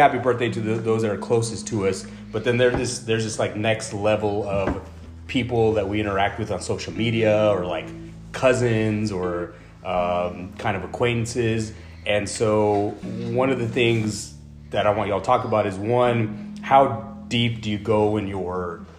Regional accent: El Paso, Texas, United States; So this one, I'm from El Paso, and so there was the mass shooting there a few months back.

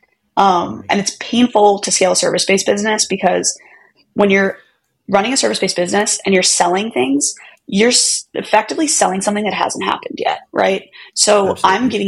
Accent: Syracuse, New York, United States; But I grew up in Syracuse, New York, which is like upstate middle of New York, but in like a super small town.

